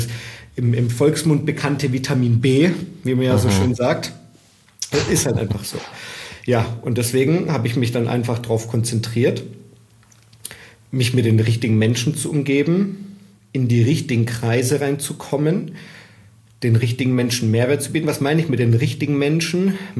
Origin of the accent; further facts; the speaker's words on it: Stuttgart, Baden-Württemberg, Germany; ich gehe schon auf die 40 zu. Ja, so wie du sagst, komme ursprünglich aus dem Stuttgarter Raum, aus Süddeutschland, aus dem Schwabeländle, lebe jetzt mittlerweile seit 2021 hier im wunderschönen Dubai